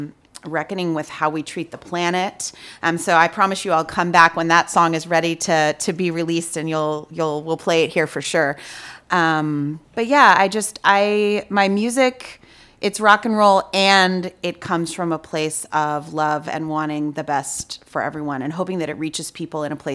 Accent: Austin, Texas, United States; My girlfriends and I grew up in Austin

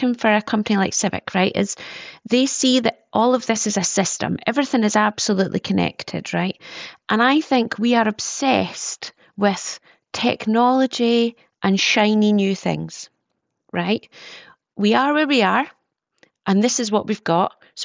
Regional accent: Dundee, Scotland, United Kingdom; growing up in Dundee, we lived in a Victorian house and it had inbuilt shutters.

